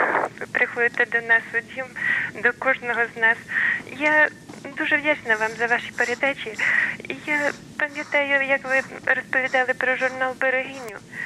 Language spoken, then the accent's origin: Ukrainian; Kyiv, Ukraine; Я дуже... Ми кияни.